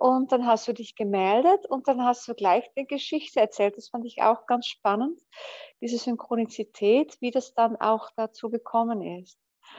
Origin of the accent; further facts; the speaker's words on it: Netherlands; bevor ich mir auch in einem Skilift damals als Holländerin das Bein gebrochen hatte